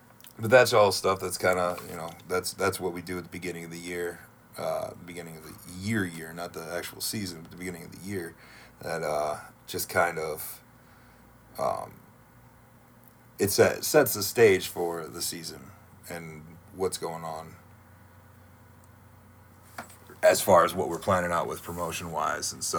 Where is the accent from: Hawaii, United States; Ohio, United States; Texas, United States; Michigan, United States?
Ohio, United States; Toledo; I grew up in the Toledo area, so I went to a lot of Mudhens games growing up at the old Ned Skelton Stadium